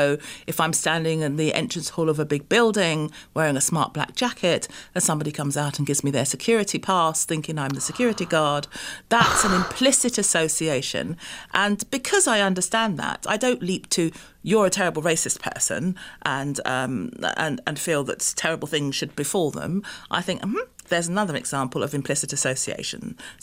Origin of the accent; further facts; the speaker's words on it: England, United Kingdom; Now, I grew up in a very small town in England where there were no black people at all.